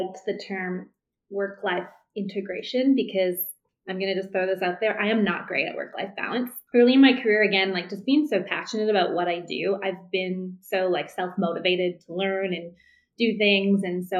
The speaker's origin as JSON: {"language": "English", "town": "Vancouver", "region": "British Columbia", "country": "Canada", "tie": "born or raised there", "moved": "as an adult", "lives_now": "Denver, United States", "said": "My roots are Canadian, so I grew up in Canada. I worked for a number of years, a few different places in Vancouver in my hometown."}